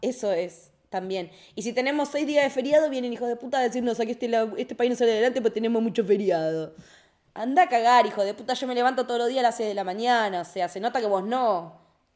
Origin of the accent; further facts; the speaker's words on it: Argentina; nos identifica como argentinos